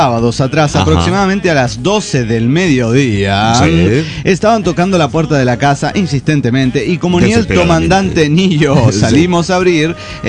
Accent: La Paz, Bolivia; el Cero de La Paz, Bolivia

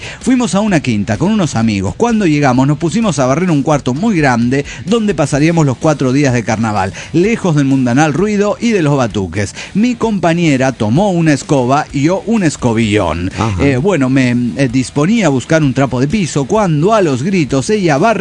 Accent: Diamante, Entre Ríos, Argentina; Estamos en Diamante, sí que sí. Mesopotamia, Argentina

